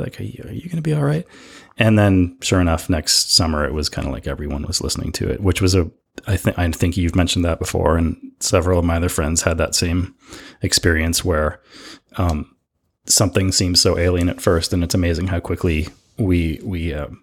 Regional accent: Canada; Okay, so that to me is shocking as a Canadian.

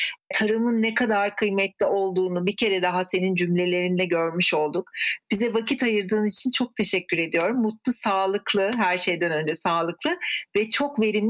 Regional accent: Aegean Region, Turkey; Bir Egeli olarak çok sevindim buna. Aynı zamanda bir Türk insanı olarak da çok mutlu oldum.

